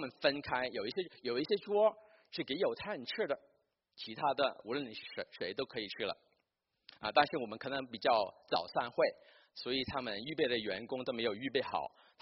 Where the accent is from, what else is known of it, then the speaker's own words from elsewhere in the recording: Hong Kong; 我不知道你们从国内来怎么样，我们在香港长大的